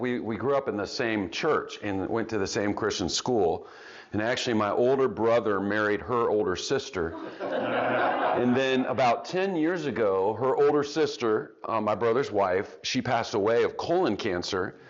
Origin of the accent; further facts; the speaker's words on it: Kansas City, Missouri, United States; And so I'm not a Packers fan, even though I live in Wisconsin, okay, because I'm from Kansas City.